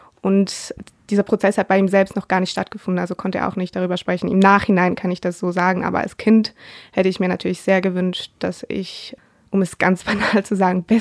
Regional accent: Switzerland

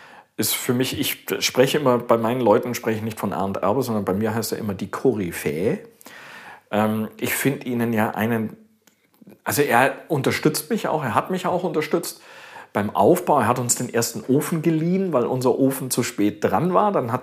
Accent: Augsburg, Bavaria, Germany; In Augsburg, in meiner Heimatstadt

